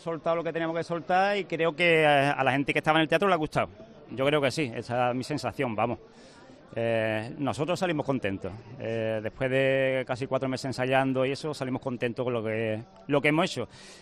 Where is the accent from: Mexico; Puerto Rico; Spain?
Spain; Cádiz, Andalusia; Aquí en Cádiz somos todos muy listos, porque nosotros somos todos de Cádiz, quitando a dos de Santoña que han venido con nosotros. Somos todos de Cádiz